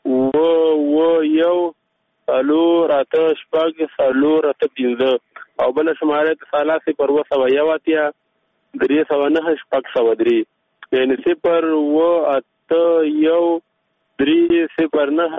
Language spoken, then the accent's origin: Pashto; Kunar, Afghanistan; د کونړ ولایت یم.